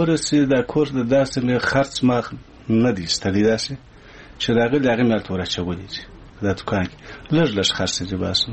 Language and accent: Pashto; Kandahar, Afghanistan; او زه د کندهار ولایت یم.